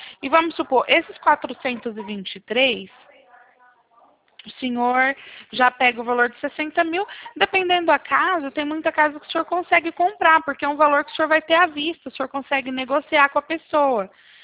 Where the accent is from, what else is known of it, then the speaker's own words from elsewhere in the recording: Bebedouro, São Paulo, Brazil; aqui em Bebedouro, eu sou de Bebedouro.